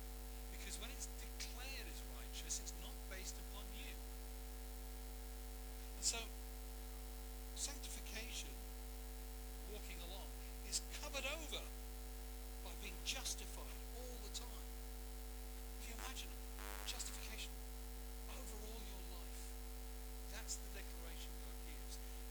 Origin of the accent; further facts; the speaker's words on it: Yorkshire and the Humber, United Kingdom; Where I come from in the UK, I was born in Yorkshire, they specialise in dry stone walls.